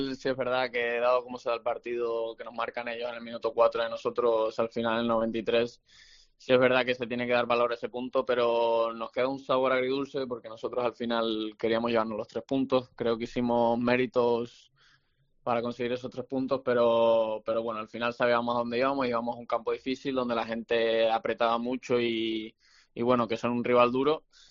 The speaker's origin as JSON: {"language": "Spanish", "region": "Canary Islands", "country": "Spain", "said": "Yo soy de Tenerife y es verdad que llegar aquí con el frío y demás, pues se me hizo un poco difícil."}